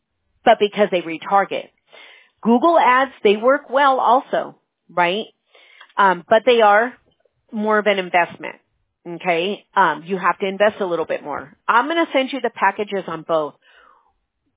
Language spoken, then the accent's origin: English; United States; I'm like the third generation of my family here. We're very American. You know, we're Hispanic, but I mean, we're American. You know, when people ask me, well, what are you? I'm an American.